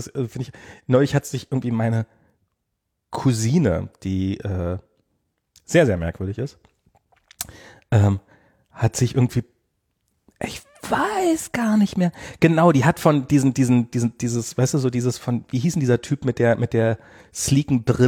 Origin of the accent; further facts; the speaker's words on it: eastern Germany, Germany; ich bin ja im Osten groß geworden.